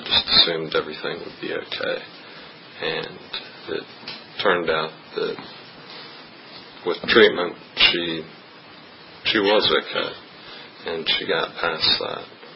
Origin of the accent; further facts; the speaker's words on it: Florida, United States; I grew up mainly in Florida.